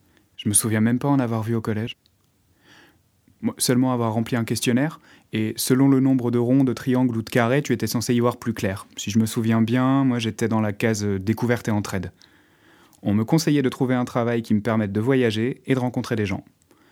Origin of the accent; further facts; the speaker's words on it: Bourgogne-Franche-Comté, France; J'ai pas grandi à Paris, j'ai grandi à Saint-Cel-et-Rouvray, dans le Morvan, en Bourgogne, un petit village d'une centaine d'habitants. Presque toute ma famille est encore là-bas, sauf moi.